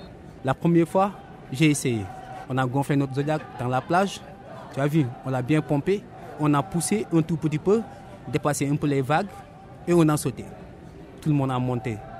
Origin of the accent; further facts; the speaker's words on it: Senegal; moved away as an adult; J'ai quitté le Sénégal, bon, parce que je ne pouvais plus travailler au Sénégal.